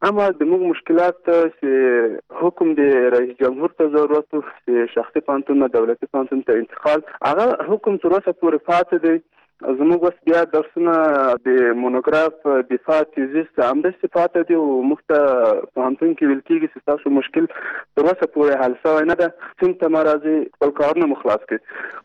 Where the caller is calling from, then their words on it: Kabul, Afghanistan; د مرکز کابل نه تاسو سره تماس کړم.